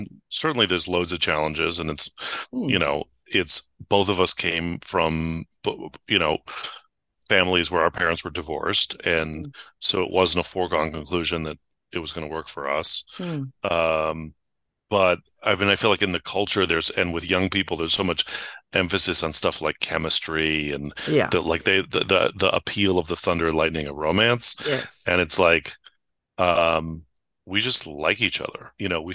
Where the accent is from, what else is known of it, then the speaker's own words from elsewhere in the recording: San Francisco, California, United States; So like I grew up in San Francisco.